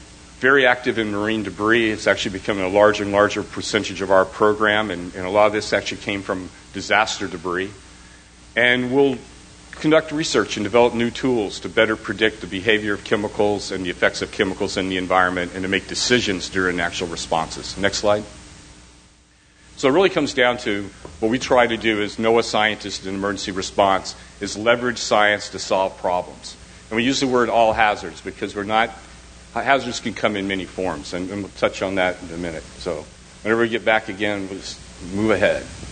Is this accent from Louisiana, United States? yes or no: yes; Louisiana, United States; moved away; This is my home, Louisiana, and born and raised in Louisiana for 13 years.